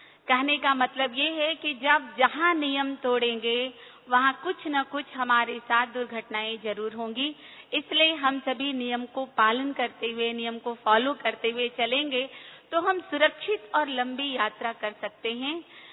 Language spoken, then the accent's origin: Hindi; Varanasi, Uttar Pradesh, India; मैं बनारस से हूँ